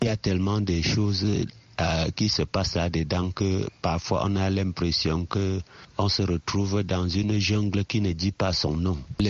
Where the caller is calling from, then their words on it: Bafoussam, West, Cameroon; depuis Bafoussam.